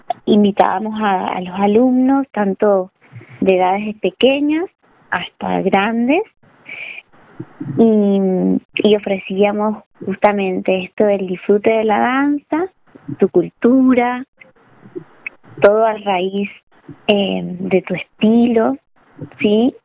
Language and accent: Spanish; Argentina; nosotros, que somos argentinas